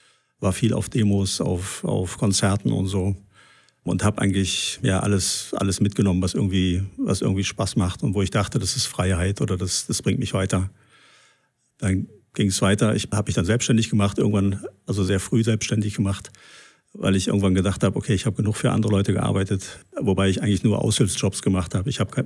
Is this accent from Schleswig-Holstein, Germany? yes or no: no; Waldbrühl, North Rhine-Westphalia, Germany; Ich bin eigentlich christlich aufgewachsen. Meine Eltern sind in eine freie evangelische Gemeinde gegangen, in Waldbrühl, da wo ich herkomme.